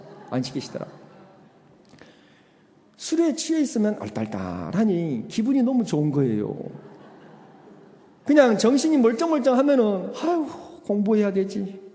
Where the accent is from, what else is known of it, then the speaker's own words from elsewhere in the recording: Gwangju, South Korea; 제가 이제 고향이 광주인데, 광주에 무등산 중턱에 헐몬산 기도원이 있어요.